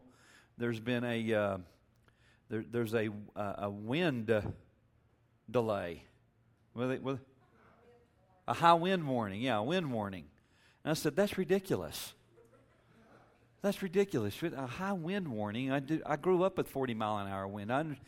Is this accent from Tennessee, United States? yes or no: no; Texas, United States; I grew up in West Texas and get a good old southwest wind